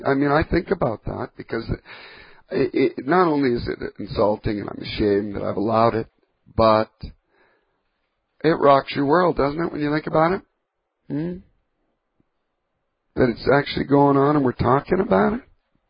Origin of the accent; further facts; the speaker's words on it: Canada; I don't even have a right to vote. I'm Canadian.